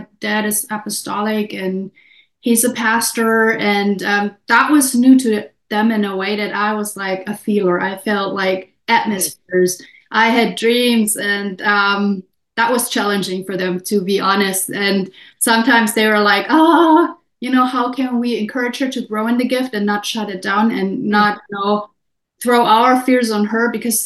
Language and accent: English; Munich, Bavaria, Germany; I am from Munich, Germany. Munich is in the south, and I was born in the 70s to hippie parents.